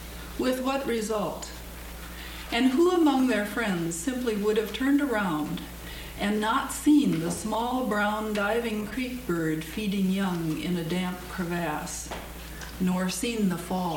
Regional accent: Northfield, Minnesota, United States; I'm from Minnesota, Northfield. Work at St. Olaf College as a secretary.

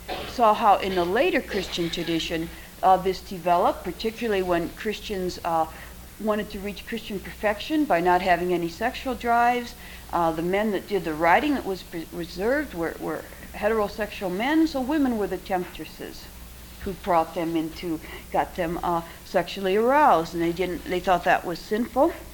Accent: Wilbur, Nebraska, United States; As a child growing up in Wilbur, Nebraska, the only people I knew were Czechs.

